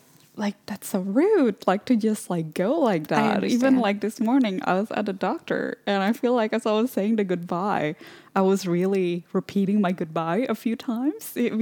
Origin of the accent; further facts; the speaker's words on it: Indonesia; moved away as an adult; also born or lived in Canada; now in Sweden; So growing up in Indonesia, moving to Canada, and now in Sweden.